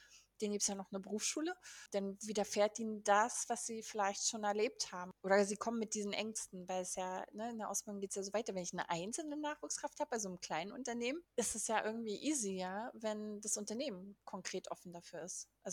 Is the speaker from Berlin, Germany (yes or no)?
yes; Berlin, Germany; ich komme aus Berlin, Standort Berlin